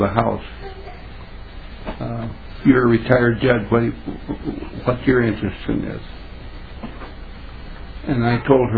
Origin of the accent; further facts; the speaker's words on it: Goodyear, United States; born there; now in Duluth, United States; I live in Duluth. I was born in Goodyear, attended Goodyear Public High School, St. Thomas College, and graduated from the University of Minnesota Law School in 1941.